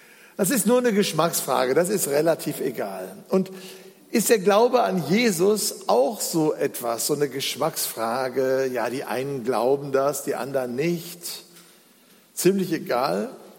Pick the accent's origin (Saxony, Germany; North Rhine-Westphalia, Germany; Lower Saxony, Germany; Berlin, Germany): North Rhine-Westphalia, Germany; Duisburg; Ich erinnere mich noch, ich komme aus Duisburg, wie der erste türkische Junge bei uns in die Grundschule kam.